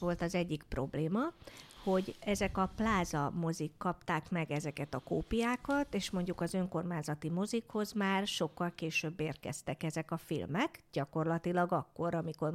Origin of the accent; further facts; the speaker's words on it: Nemesbőd, Vas, Hungary; annak idején, mikor ifjúkoromban Nemesbödön még jöttek, és hozták, tudod, jött a mozi is